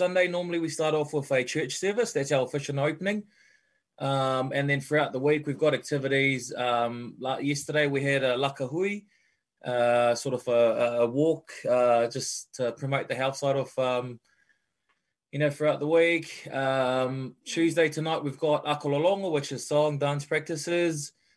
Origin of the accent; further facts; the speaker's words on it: Hakupu, Niue; I'm originally from Hakupu, the village of Hakupu, but today, you know, I'm representing the whole of Niue.